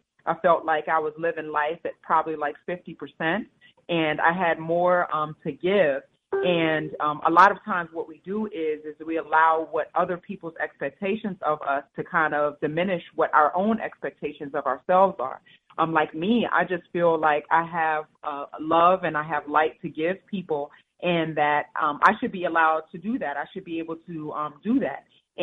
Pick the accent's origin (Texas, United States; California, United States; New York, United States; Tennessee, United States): New York, United States; New York City; now in Philadelphia, United States; So you may be able to hear my accent. I'm a girl from New York City, and I grew up in New York City, and I moved to Philadelphia quite some time ago.